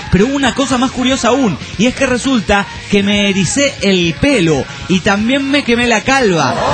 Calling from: Spain; de España.

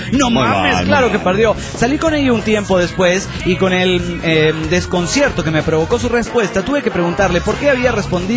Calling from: Asunción, Paraguay; de Asunción.

